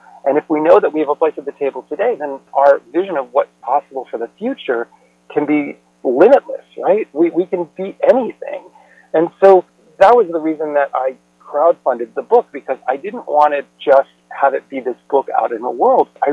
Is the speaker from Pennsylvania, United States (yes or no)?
yes; Pennsylvania, United States; when I grew up in outside Philadelphia, there was this expression that was really old-timey